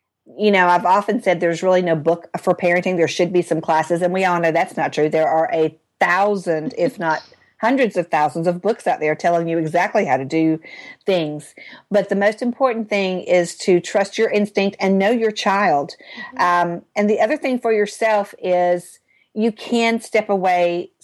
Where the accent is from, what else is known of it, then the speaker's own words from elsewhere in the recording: the South, United States; I'm from the South. We call it a pocketbook.